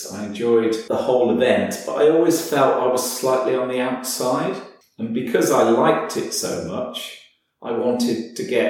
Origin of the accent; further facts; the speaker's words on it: West Midlands, United Kingdom; I come from Warwickshire, and fortunately there's quite a few point-to-point meetings around